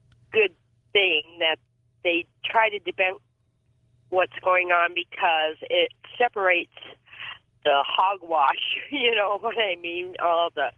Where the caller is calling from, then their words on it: Arizona, United States; I'm calling from Arizona.